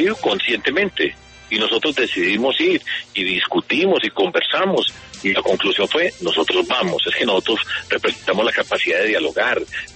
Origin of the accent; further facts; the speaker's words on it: Medellín, Antioquia, Colombia; Nosotros venimos de Medellín, ¿sí?